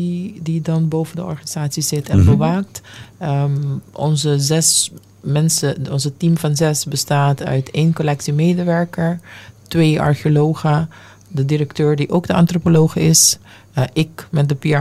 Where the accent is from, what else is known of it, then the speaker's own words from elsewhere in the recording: Curaçao; Ik ben op Curaçao geboren en opgetogen. Ik ben op bandenbouw opgegroeid.